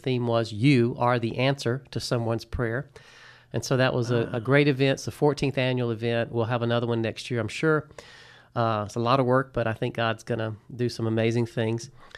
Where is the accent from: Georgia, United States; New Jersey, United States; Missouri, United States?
Georgia, United States; and I grew up in Georgia.